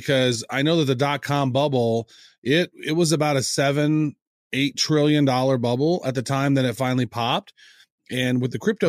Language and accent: English; Butler, Missouri, United States; I grew up in a town, Butler, Missouri, about 4,100 people in that town.